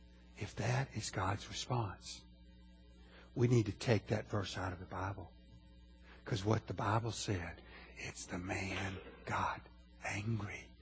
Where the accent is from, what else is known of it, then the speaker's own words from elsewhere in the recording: South Carolina, United States; from here to South Carolina, my home state.